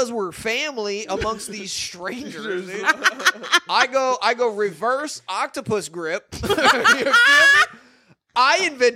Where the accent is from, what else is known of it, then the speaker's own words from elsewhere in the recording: Tampa, Florida, United States; I'm from Tampa. I like grungy.